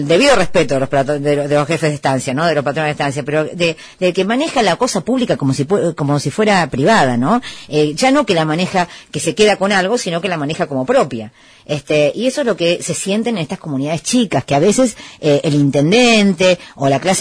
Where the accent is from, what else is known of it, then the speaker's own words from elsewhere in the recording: Santa Cruz, Argentina; Yo soy nacida y criada en Santa Cruz